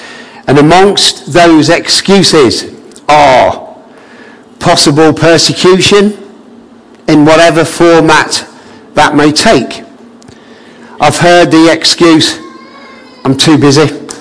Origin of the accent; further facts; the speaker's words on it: England, United Kingdom; about him being Scottish and me being English. And, and me being English.